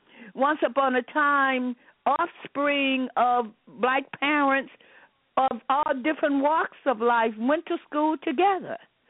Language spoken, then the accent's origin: English; Monroe, Louisiana, United States; when I grew up in Monroe, Louisiana, Black people did not have a class issue, and by that I mean Black people of all different walks of life lived together in the same community.